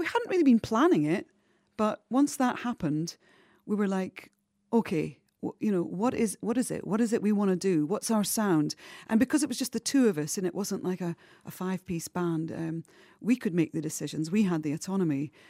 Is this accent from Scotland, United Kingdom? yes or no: yes; Scotland, United Kingdom; But the fact that I was born and bred there and brought up in Scotland, and that's just a part of who I am. You can hear it in my voice. I never lost my accent and I never will